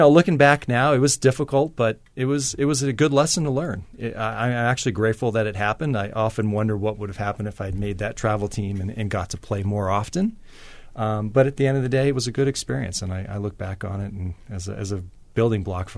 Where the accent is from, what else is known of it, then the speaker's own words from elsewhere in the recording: Maine, United States; I mean, growing up in Maine, I basically played September through March, one game and one practice a week.